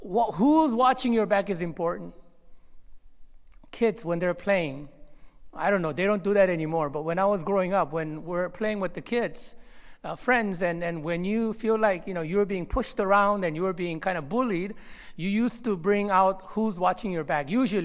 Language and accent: English; Monterey, California, United States; I grew up in Monterey, California. I went to a school called Fitch Junior High, which was inside the military base, 7th Infantry Division.